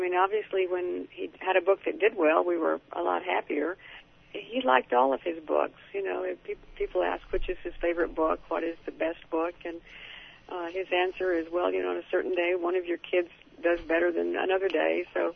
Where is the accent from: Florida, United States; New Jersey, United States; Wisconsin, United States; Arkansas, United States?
Arkansas, United States; I was 26. I was from Arkansas. I was totally naive about a lot of things